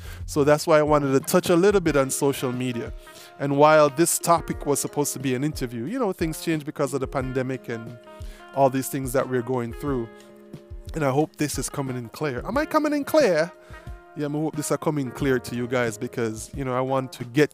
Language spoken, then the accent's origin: English; Montego Bay, Saint James, Jamaica; I remember when I was growing up, we had pen pals, and I grew up in Montego Bay, Jamaica. Jamaica, I come from, yeah, man.